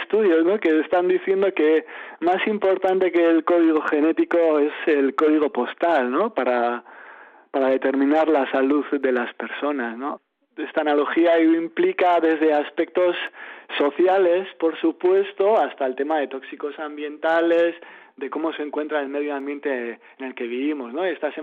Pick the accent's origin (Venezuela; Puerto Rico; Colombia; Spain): Spain; Zarautz, Basque Country; Pero yo soy de Zarautz